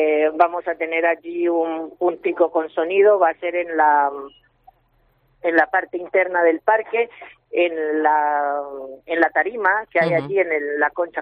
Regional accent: Arauca, Colombia; born there; yo nací en Arauca, que es frontera con el estado Apure, Venezuela, y pues mi idiosincrasia es colombo-venezolana

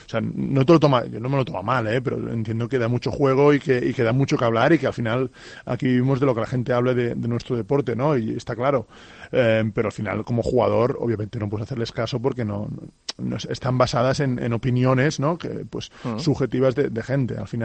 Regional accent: Sant Boi de Llobregat, Catalonia, Spain; que será pues en Barcelona, porque los dos somos de allí, nuestras familias están allí y al final somos de Sant Boi y nos quedamos por el Baix Llobregat seguramente.

